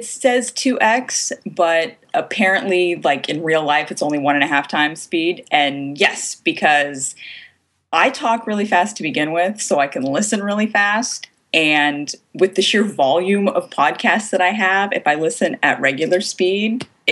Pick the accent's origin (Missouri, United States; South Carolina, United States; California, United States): California, United States; It's like, no, I'm born in California. Like, you're not from Minnesota or Canada or something? No, I'm from California.